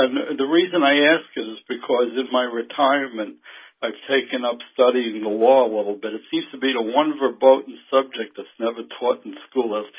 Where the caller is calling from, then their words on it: New York, United States; I'm from Long Island, New York, yes.